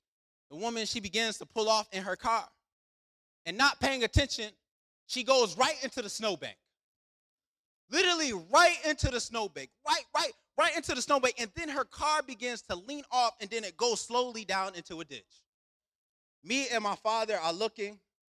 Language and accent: English; Rochester, New York, United States; I remember I'm from Rochester, New York. One thing about Rochester, New York is we get a lot of snow.